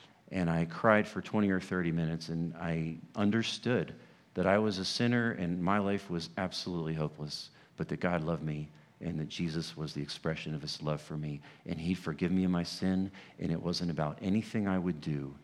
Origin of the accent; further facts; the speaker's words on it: Fort Knox, Kentucky, United States; born there; This is the birth papers from when I was born in Fort Knox, Kentucky in 1972.